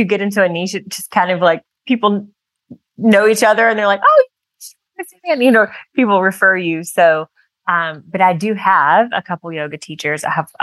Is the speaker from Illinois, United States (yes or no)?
no; Alabama, United States; I'm not I'm not from here. Just my husband's from the area, and that's how we ended up here post-military. Like I said, I'm from Alabama.